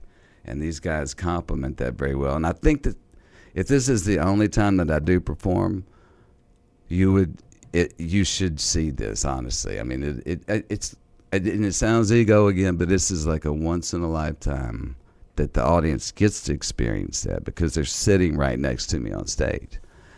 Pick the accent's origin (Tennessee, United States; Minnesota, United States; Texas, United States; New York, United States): Tennessee, United States; born there; Because I was born in Tennessee, which is like an hour and a half throw from here, right? And this is where I've just always been, in this area.